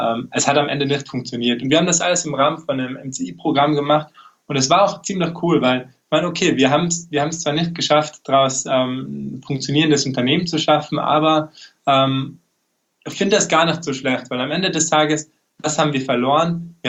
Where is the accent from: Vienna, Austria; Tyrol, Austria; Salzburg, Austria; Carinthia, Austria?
Tyrol, Austria; wie schon angekündigt. Ich komme eben aus Tirol